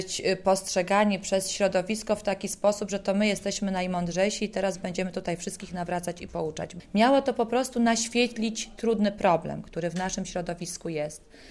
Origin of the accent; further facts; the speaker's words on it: Lesser Poland, Poland; bo ja pochodzę z krakowskiego i mam taką właśnie chyba duszę trochę mojej babci